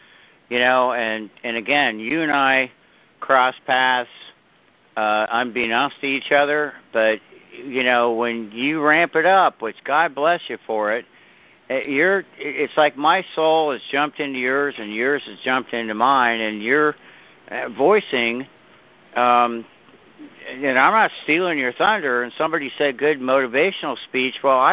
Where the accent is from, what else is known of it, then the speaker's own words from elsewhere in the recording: Scotland, United Kingdom; but I'm Scottish and I'm pissed.